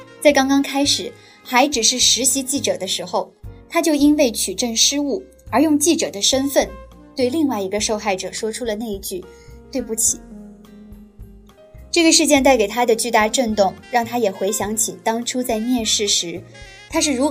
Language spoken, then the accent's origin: Chinese; China; 只要是在中国长大的我们